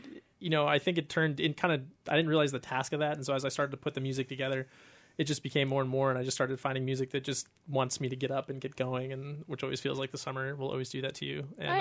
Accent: Louisville, Colorado, United States; I am from a little town just outside of Boulder, Colorado, in Luceville, Colorado. I was born and raised, lived there pretty much my whole life.

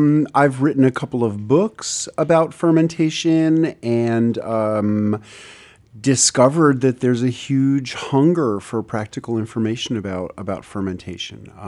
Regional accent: New York City, New York, United States; I moved from New York City, which is where I was born and raised, to rural Tennessee 25 years ago and got involved in gardening.

